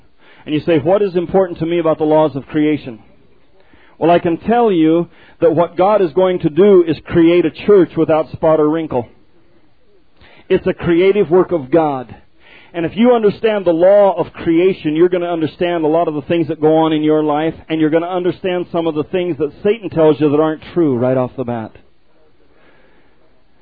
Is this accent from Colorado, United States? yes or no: yes; Denver, Colorado, United States; I grew up in Denver.